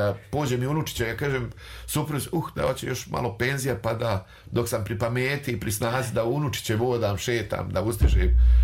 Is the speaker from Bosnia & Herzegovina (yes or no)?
yes; Banja Luka, Republika Srpska, Bosnia & Herzegovina; ja sam odrastao tu u Novoj Varoši